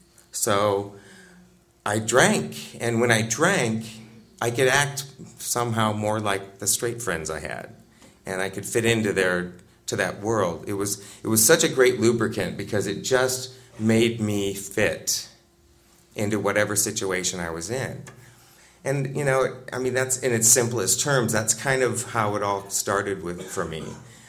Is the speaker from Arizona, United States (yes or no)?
no; Iowa, United States; You know, it's Iowa. I grew up in Iowa.